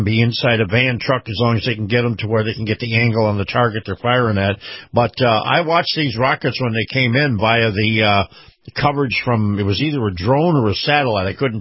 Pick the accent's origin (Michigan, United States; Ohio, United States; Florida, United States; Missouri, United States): Florida, United States; including my home state of Florida, Texas, Mississippi